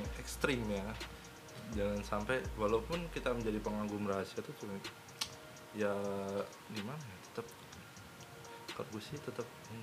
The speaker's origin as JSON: {"language": "Indonesian", "region": "Java", "country": "Indonesia", "said": "Gue sebagai orang Jawa itu sangat, hati gue tuh sangat menangis dan meronta-ronta."}